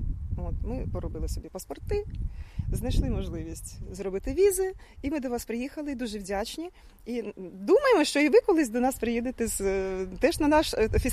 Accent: Veliky Novgorod, Novgorod Oblast, Russia; Ukrainian is a second language; now in Ukraine; я сама з Росії. Я народилася у Великому Новгороді, я там навчалася. І навчалася потім в Нижньому Новгороді, той, що Горький був, в Росії.

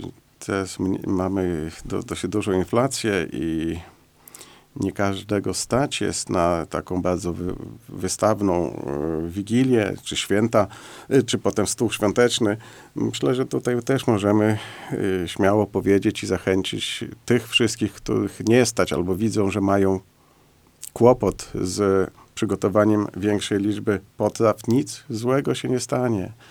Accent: Białystok, Podlaskie Voivodeship, Poland; bo u nas w Białymstoku

